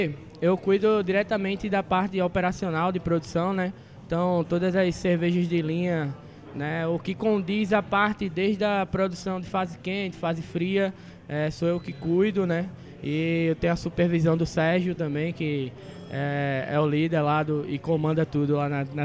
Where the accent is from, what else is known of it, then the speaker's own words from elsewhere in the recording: Recife, Pernambuco, Brazil; now in São Paulo, Brazil; E eu vim de Recife.